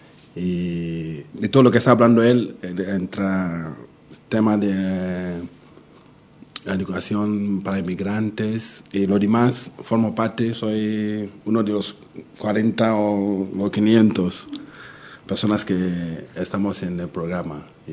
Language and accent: Spanish; Ghana; Spanish is a second language; now in Leganés, Spain; soy de Ghana y llevo a lo mejor 10 años viviendo aquí.